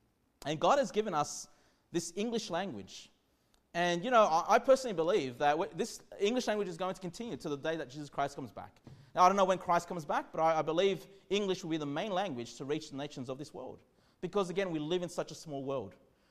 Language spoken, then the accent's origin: English; Sydney, New South Wales, Australia; now in Queensland, Australia; even when I came from Sydney to Queensland, you know, the first few weeks, the first few months